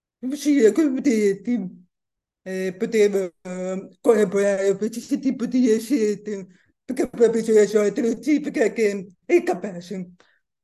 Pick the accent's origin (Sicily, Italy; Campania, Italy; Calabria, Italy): Sicily, Italy; Catania; born there; Io sono nata in Sicilia, a Catania.